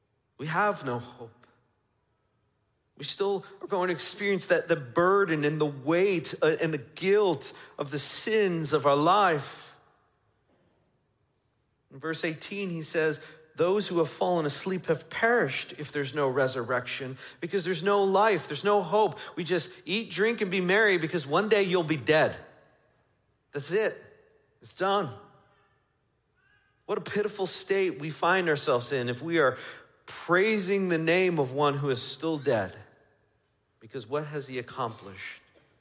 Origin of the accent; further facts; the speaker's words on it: New York, United States; Perhaps you're familiar with an event that occurred in my home state a bunch of years ago. It's called Woodstock.